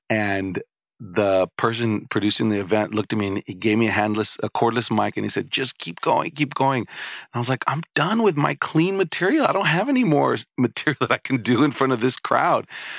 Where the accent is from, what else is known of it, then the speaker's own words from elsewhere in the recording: New York City, New York, United States; if we grew up in El Barrio, we will always have a little ghetto inside of us.